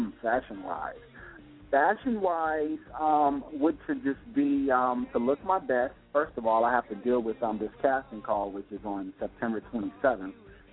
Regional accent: Chicago, Illinois, United States; now in Los Angeles, United States; I mean, I'm from Chicago, so, you know, we're pretty content with just being regular people, but living in a jungle

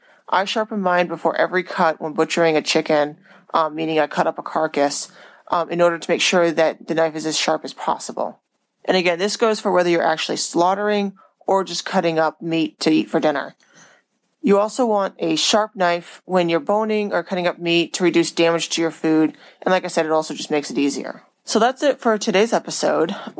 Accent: United States; I grew up in America.

